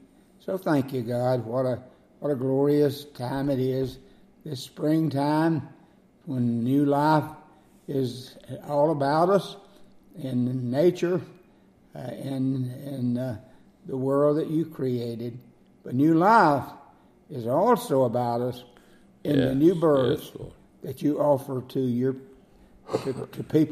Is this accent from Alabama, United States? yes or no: yes; Gordo, Alabama, United States; I'm from Gordo, Alabama, and I pastored for 59 years